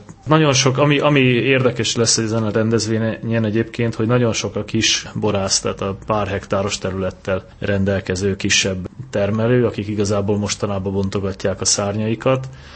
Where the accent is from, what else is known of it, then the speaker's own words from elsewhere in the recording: Nitra Region, Slovakia; én felvidéki vagyok